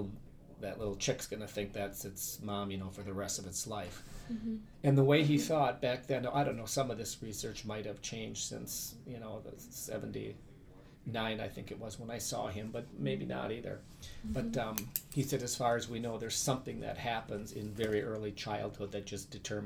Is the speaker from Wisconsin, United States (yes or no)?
yes; Wisconsin, United States; I grew up in the Fox River Valley, which is Neenah, Menasha, Appleton area. Mm-hmm. I grew up on a farm.